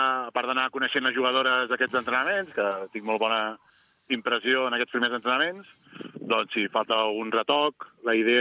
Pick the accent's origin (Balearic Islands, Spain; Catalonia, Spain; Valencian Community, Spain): Catalonia, Spain; Castellbisbal; aquí al Castellbisbal, que és el meu poble, i és d'on porto molts anys